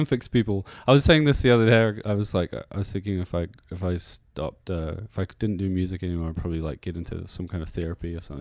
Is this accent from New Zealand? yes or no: yes; New Zealand; accent: New Zealand; sometimes like if it's more appropriate to sing in an American accent, then sometimes I just sing in my New Zealand accent.